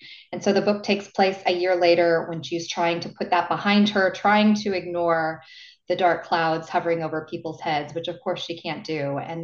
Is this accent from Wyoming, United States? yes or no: no; Texas, United States; a border town in Texas, very similar to where I grew up in Texas.